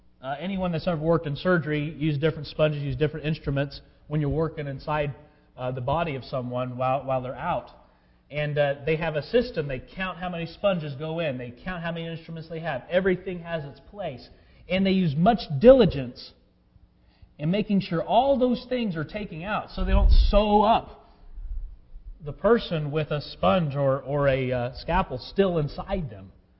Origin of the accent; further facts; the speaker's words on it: United States; born there; Yes, I was born in America.